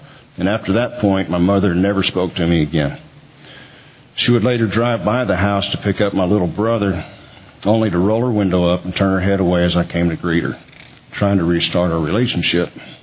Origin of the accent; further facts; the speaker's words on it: Irving, Texas, United States; As I was growing up in Irving, Texas, our family was one of the founding families of a neighborhood church.